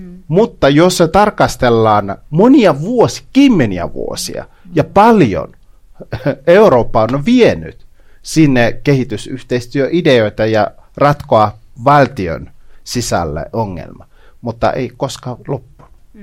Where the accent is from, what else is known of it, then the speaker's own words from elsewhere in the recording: DR Congo; moved away; itse mä oon siellä top 10 maista, mistä mä oon Kongosta.